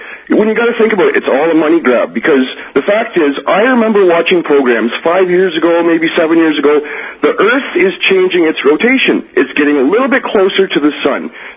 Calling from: Canada; I'm in Canada.

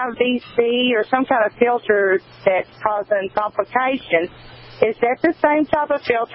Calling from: Arkansas, United States; Dr. Chan, I'm calling from Arkansas.

